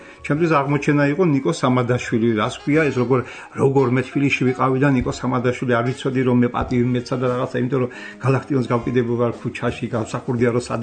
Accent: Kakhati, Samegrelo-Zemo Svaneti, Georgia; also born or lived in Zugdidi / Sukhumi; დავიბადე იქა. და ბავშვობა კახათიათი სოფელი. იქ გავატარე, მე მამა ჩემს სოხუმში გადაიყვანეს და იქ დაამთავრე სკოლა.

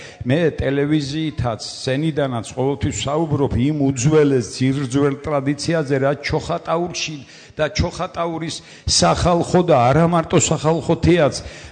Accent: Chokhatauri, Guria, Georgia; ეს კიდევ ერთხელ აფიქსირებს, რომ ჩოხატაური ეს არის ჩემი და ჩვენი მშობლიური კუთხე.

